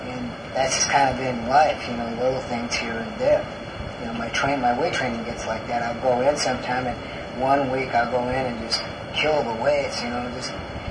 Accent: Michigan, United States; also born or lived in California; There are some differences being from the mainland. I was raised in Michigan, and so being from the Midwest, my diet at growing up and then living in California and having that lifestyle is a little different from here

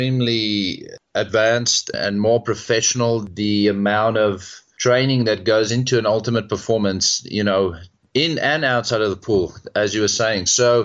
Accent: Bloemfontein, Free State, South Africa; So I've lived in Pretoria quite a few years. Originally, I'm from Bloemfontein, which is the smallest city in the Free State province, big rural area.

